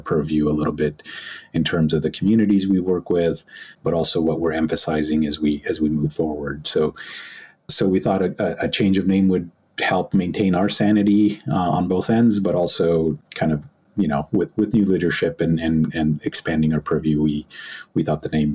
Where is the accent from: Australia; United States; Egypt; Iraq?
Egypt; I was born in Egypt and with my mother's people, and growing up there, it became quite clear because of the context in which I was born. I was born into severe poverty